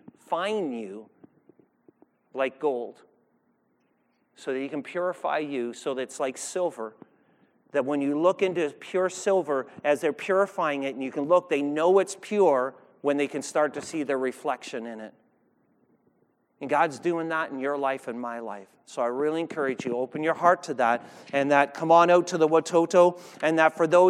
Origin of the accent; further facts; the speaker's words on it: Canada; I know you're Canadian. I'm Canadian too.